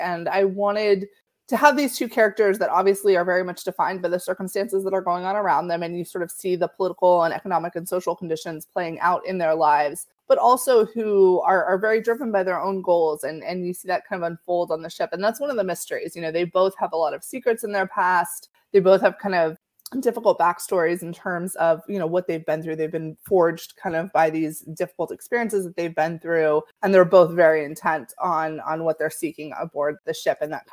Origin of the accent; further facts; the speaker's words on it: Florida, United States; I'm originally from Florida, and so I always love a story with a Florida element